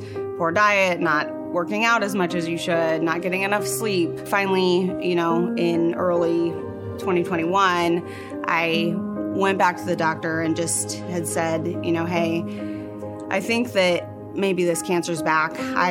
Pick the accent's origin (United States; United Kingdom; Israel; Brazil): United States; West Branch, Iowa; now in Polk City, United States; Growing up, I grew up in West Branch, which is eastern Iowa, just east of Iowa City.